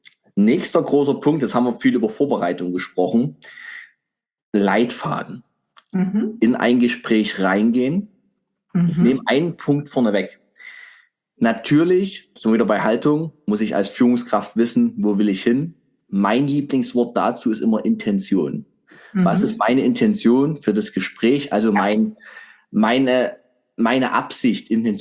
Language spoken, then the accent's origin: German; Germany; aber ich bin ja selber Deutscher. Ich sag, wir Deutschen, wir machen ganz häufig Dinge, die so auf die Unendlichkeit ausgerichtet sind.